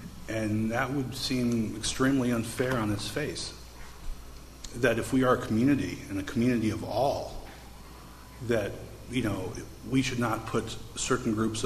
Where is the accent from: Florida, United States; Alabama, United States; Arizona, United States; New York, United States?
Florida, United States; Aventura; I'm from Aventura, Florida. I'm a miner in Siskiyou County during the mining season.